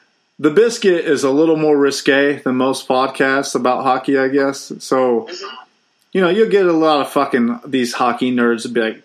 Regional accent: United States; Whoa! What's a kilometer? I'm an American.

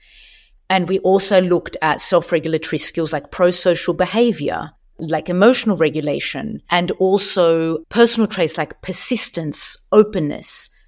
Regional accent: Sydney, New South Wales, Australia; moved away; I'm at home in Sydney. I'm originally from Sydney. I moved back a few months ago after 20 years of being away.

